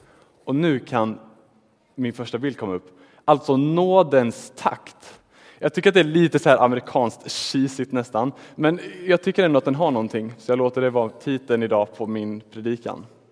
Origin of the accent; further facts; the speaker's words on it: Småland, Sweden; Och då kommer jag ändå från Smålands skogar.